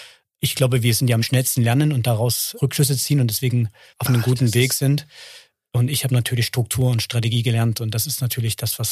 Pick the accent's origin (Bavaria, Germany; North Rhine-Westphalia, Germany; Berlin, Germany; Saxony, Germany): Saxony, Germany; Leipzig; Ich komme ursprünglich aus Leipzig. Und ich bin Wendekind und meine Eltern sind hinter der Mauer aufgewachsen